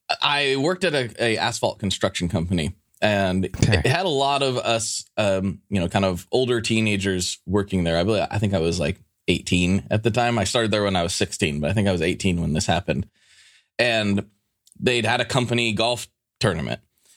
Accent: Pacific Northwest, United States; growing up in the Pacific Northwest and being the age that I am.

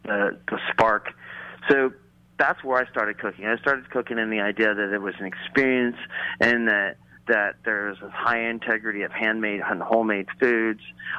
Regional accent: California, United States; also born or lived in Florida / New York; now in Texas, United States; I'm here in Texas. You know, I grew up in California and Florida and lived in New York for a little while, and long story short, I'm not this like native Texas guy.

